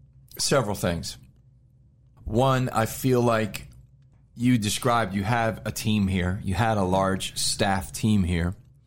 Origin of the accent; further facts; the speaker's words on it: Pennsylvania, United States; I was from Pennsylvania. I'd spent most of my life in Pennsylvania.